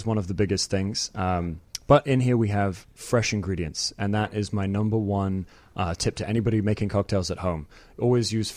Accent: South East England, United Kingdom; I'm originally from England, actually, the South Coast. But my mom's actually from Brooklyn, New York.

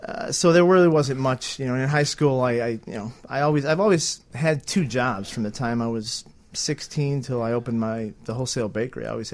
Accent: Blue Island, Illinois, United States; I grew up in Blue Island, south suburbs.

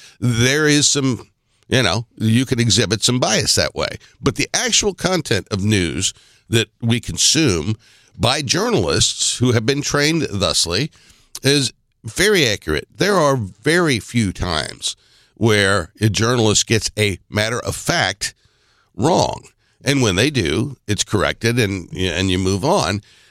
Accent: United States; part of the blessing of being an American is the freedom that we have

